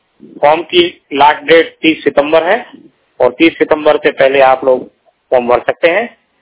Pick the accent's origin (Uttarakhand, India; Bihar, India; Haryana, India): Haryana, India; Faridabad; From Faridabad. दोस्तों मैं 100% blind हूँ। दोस्तों मैं फरीदाबाद का रहने वाला हूँ।